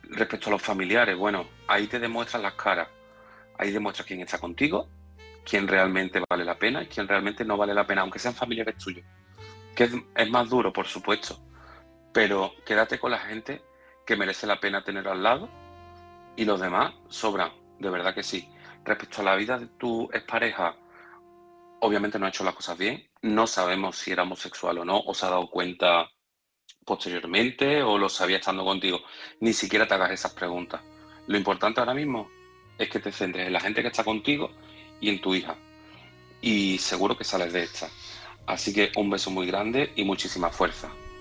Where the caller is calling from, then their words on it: Seville, Andalusia, Spain; corresponsal de Sevilla.